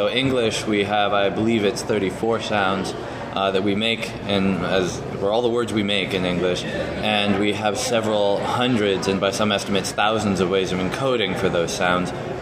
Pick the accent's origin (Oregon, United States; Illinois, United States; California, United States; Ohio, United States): California, United States; I grew up in California, so I was warned against, as a dyslexic, not taking Spanish